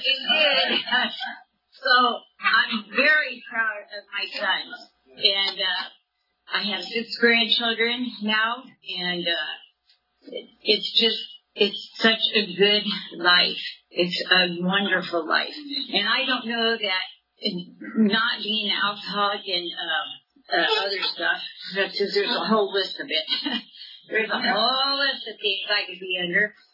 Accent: Michigan, United States; when I first came to California, I'm from Michigan, and I hate it there.

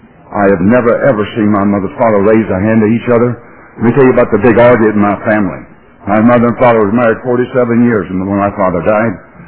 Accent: North Carolina, United States; but I was raised in North Carolina, and I was four boys in my family.

